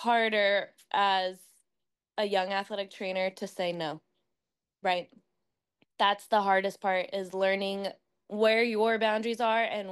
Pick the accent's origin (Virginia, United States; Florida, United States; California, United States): California, United States; Mission Viejo; So I grew up in Mission Viejo